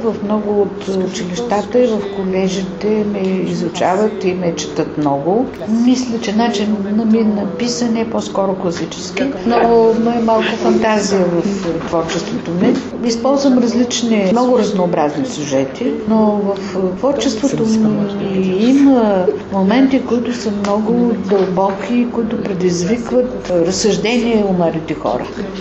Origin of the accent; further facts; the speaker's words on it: Morocco; прекарах детството си в Марокко, защото баща ми работеше в Марокко. Прекарах в брак на слоновата кост, като вече по-голяма, защото съпруга ми работеше там.